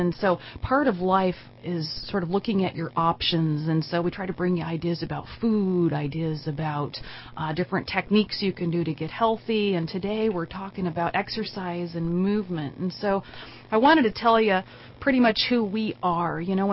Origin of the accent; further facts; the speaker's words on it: Redding, California, United States; somehow being born and raised in Redding. I don't know how I've missed Modoc County, so I'm finally driving east